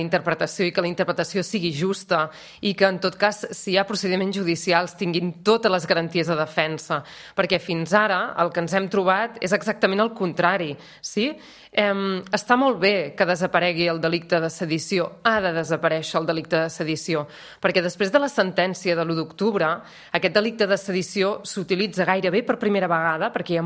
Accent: Vic, Catalonia, Spain; Però a mi em recorda Vic, perquè jo sóc de Vic i Vic és una ciutat freda també i amb molta boira.

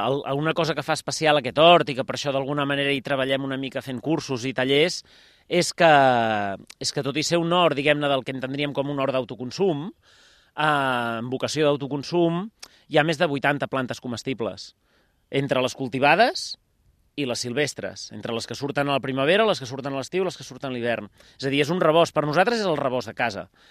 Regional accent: Barcelona, Catalonia, Spain; Clar, jo era, ja no dic que sóc, jo era de Barcelona, però jo em vaig criar en una Barcelona

